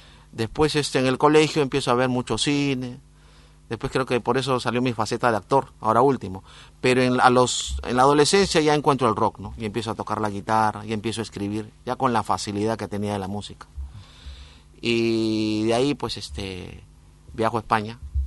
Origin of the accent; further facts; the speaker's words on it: Lima, Peru; Soy originario de Lima, del distrito de Miraflores.